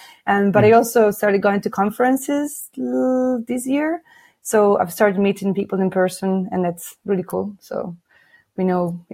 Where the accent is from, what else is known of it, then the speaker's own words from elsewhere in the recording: Milan, Lombardy, Italy; English is a second language; moved away as an adult; also born or lived in Switzerland / Thailand / Laos / Cambodia; I was born and raised in Milan, in Italy, but I've been living in and traveling to more countries that I can't recall.